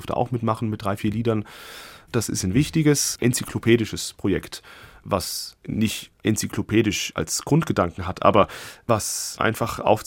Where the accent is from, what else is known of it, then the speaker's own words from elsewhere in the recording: Limburg, Hesse, Germany; komme ich wieder zurück zu meiner Heimatstadt Limburg